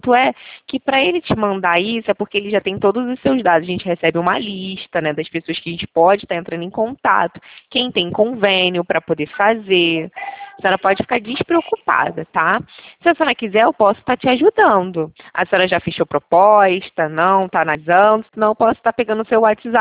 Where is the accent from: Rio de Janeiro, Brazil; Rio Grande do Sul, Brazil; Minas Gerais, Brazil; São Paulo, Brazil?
Rio de Janeiro, Brazil; como eu sou do Rio